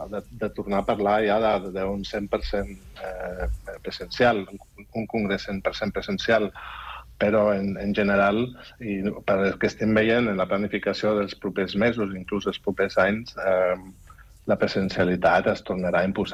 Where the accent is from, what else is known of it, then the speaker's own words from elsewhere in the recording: Germany; Catalan is a second language; now in Spain; Soc alemany i ja porto molts anys aquí